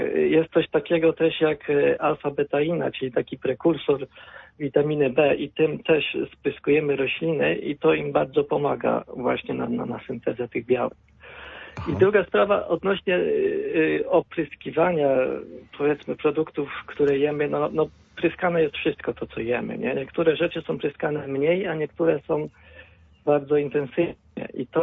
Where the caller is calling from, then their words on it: Żnin, Kuyavian-Pomeranian Voivodeship, Poland; ze Żnina.